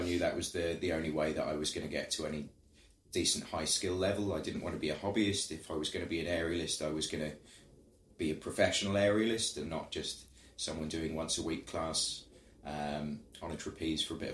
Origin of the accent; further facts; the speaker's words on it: Spalding, East Midlands, United Kingdom; Yeah, doing carnivals in my hometown. Grew up in the Midlands, so Spalding, which is known as sort of the South Holland district.